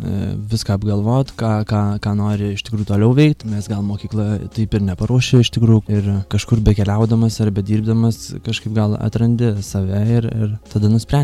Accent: Alytus, Alytus County, Lithuania; kol kas iš tikrųjų pasilikau Alytuje dėl to, kad, na, galbūt, kad draugai visi artimieji čia

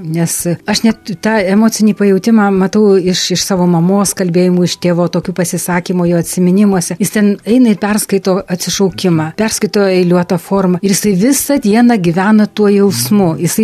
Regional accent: Dzūkija, Lithuania; Taigi jie dzūkai, aš pats dzūkas

